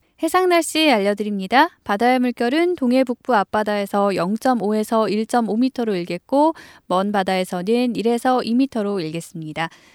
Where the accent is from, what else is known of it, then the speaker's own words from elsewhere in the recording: South Korea; 큰 활약을 한 것 같아서 한국인으로서도 참 기분 좋은 소식이 아닐까 싶습니다